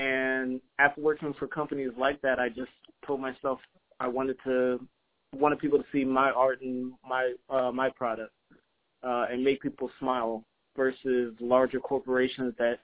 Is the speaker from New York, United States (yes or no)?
no; Chicago, Illinois, United States; I'm originally from Chicago. I was in the Marine Corps for 10 years.